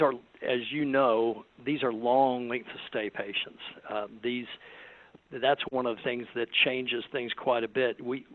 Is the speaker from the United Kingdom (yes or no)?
no; Florida, United States; I'm from Florida originally, so it doesn't bother me, but it is hot here and it is muggy.